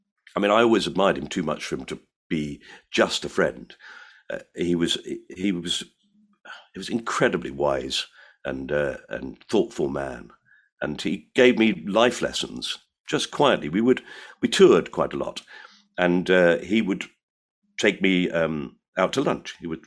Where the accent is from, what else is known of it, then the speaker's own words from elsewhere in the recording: Orpington, London, United Kingdom; I think I still sound like I come from Orpington.